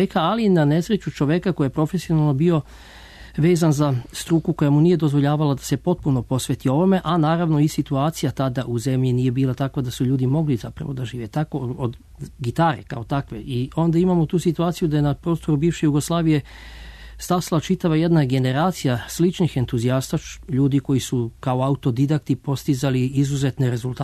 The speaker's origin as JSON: {"language": "Serbian", "region": "Belgrade", "country": "Serbia", "said": "Ja sam prvi Beograđanin koji je upisao gitaru na Zagrebačkoj muzičkoj akademiji"}